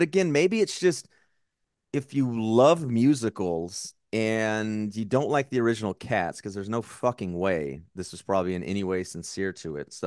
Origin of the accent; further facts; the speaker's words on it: United States; And I'm an American, so I dig in no matter the facts